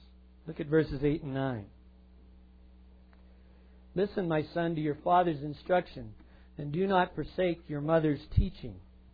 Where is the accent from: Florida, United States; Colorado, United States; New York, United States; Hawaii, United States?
Colorado, United States; Cheryl and I like to say we think it's prettier than the Grand Canyon, but maybe that's because we're from Colorado.